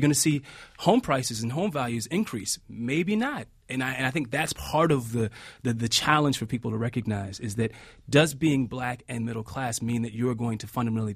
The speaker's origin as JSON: {"language": "English", "town": "Washington", "region": "District of Columbia", "country": "United States", "tie": "born or raised there", "said": "a lot of it had to do with my own experience growing up in Washington, D.C., and watching it happen in Washington, D.C., then watching it happen in Brooklyn"}